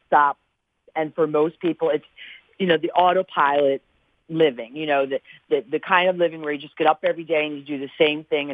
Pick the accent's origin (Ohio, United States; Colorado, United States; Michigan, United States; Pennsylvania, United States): Pennsylvania, United States; Philadelphia; I'm 100% Italian. I'm from Philly, and I was born under the sign of Taurus.